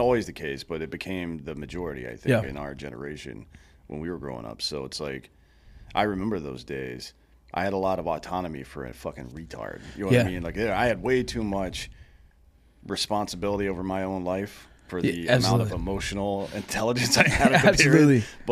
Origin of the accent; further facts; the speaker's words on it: Southeast, United States; and I'm from the Southeast, so yeah, there's a different idea of it down there.